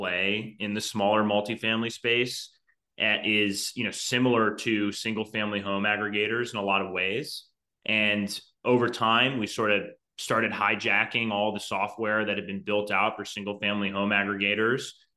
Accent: Cleveland, Ohio, United States; I'm a Midwesterner originally. Actually, I'm from Cleveland.

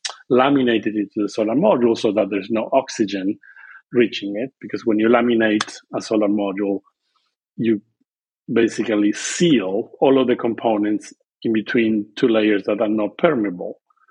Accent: Argentina; English is a second language; I'm originally from Argentina.

